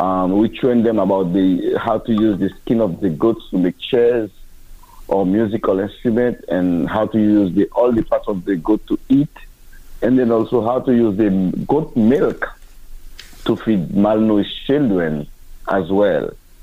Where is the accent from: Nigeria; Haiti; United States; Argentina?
Haiti; I grew up in Haiti, and my passion was to study theology when I was in high school.